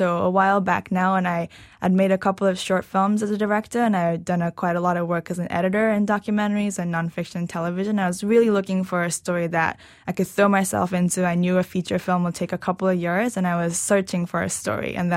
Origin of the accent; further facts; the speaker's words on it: Japan; now in United States; I grew up in Japan reading Curious George in Japanese